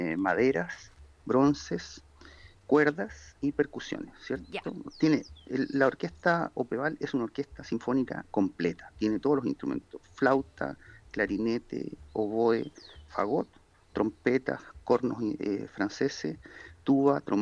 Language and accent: Spanish; Viña del Mar, Valparaíso, Chile; yo soy viñamarino. Yo nací en Viña ya hace harto tiempo. Y desde niño en la casa de mi abuela, después en mi casa también. Después me fui un tiempo a Santiago y después cuando volví a estudiar aquí a la Universidad Católica del Paraíso